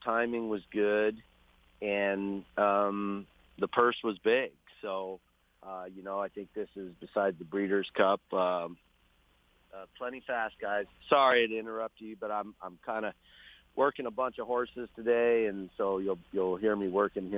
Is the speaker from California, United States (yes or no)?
yes; Del Mar, California, United States; The first one being at Del Mar, in my hometown, and running 1-2 was just incredible.